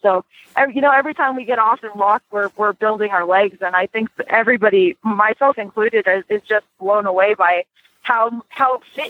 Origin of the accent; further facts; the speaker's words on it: Houston, Texas, United States; I'm from Houston, Texas, which is at zero sea level.